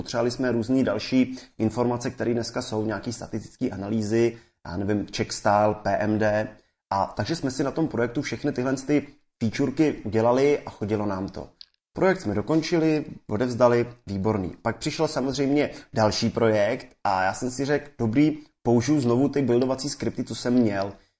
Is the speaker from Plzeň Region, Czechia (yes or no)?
yes; Plzeň, Plzeň Region, Czechia; jsem z Plzně